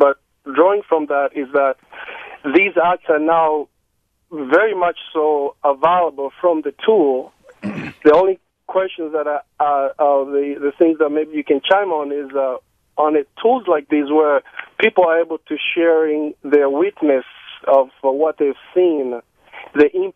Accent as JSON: {"language": "English", "country": "Tanzania", "said": "In Swahili, I'm from Tanzania, so it caught me by surprise."}